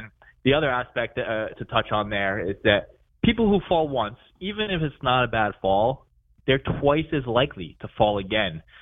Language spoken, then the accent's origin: English; Massachusetts, United States; I grew up in Massachusetts, pretty much been here my whole life.